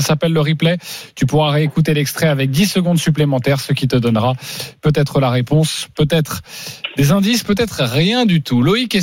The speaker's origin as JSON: {"language": "French", "town": "Annecy", "region": "Auvergne-Rhône-Alpes", "country": "France", "said": "quand on vient d'Annecy"}